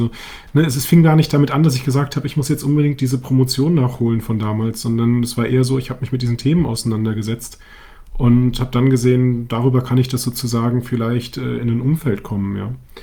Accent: Germany; now in Norway; ich komme aus Deutschland, wohne aber gerade in Norwegen

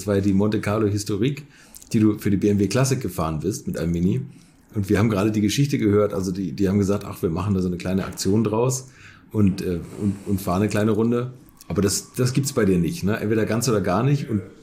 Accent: Hamburg, Germany; ich komme aus Hamburg

